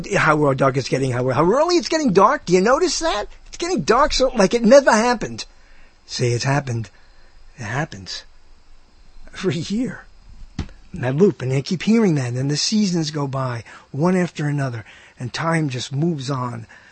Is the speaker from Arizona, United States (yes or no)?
no; New York City, New York, United States; Everybody, when I grew up in Brooklyn, it was like a loop went on in people's heads.